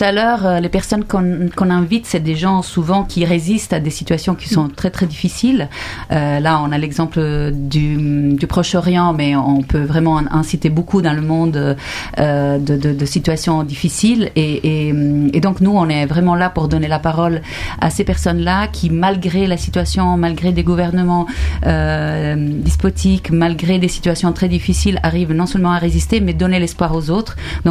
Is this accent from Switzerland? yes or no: yes; Switzerland; pour regarder à nous, chez nous en Suisse, mais aussi chez nous en Europe.